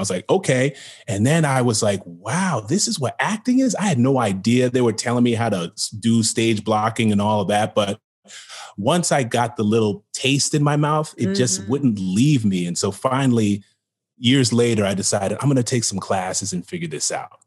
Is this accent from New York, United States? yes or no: yes; New York, United States; also born or lived in Schenectady / New Rochelle; I'm from upstate New York. I was born in Schenectady, New York.